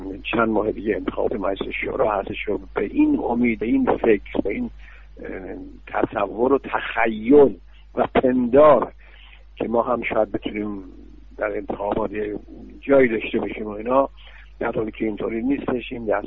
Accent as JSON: {"language": "Persian", "country": "Iran", "said": "و من در پایان میخواستم اولا تشکر به عنوان یک ایرانی تشکر بکنم"}